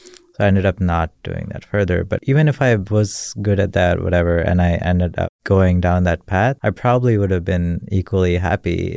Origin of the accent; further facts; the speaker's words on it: India; Like I grew up in India. I didn't have internet for a while.